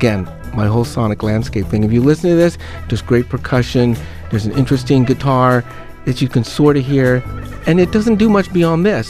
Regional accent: California, United States; I'm from Northern California. I spent a lot of time in San Francisco.

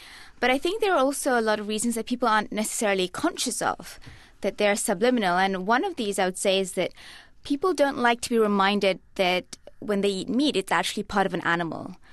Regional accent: Malaysia; I'm Malaysian myself, and so I really grew up on dark meat.

